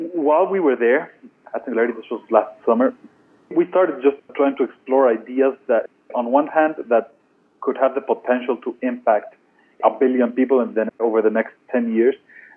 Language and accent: English; Ecuador; and I'm from Ecuador, so being in a slow-moving economy, you're just drawn to the fast movement of technology.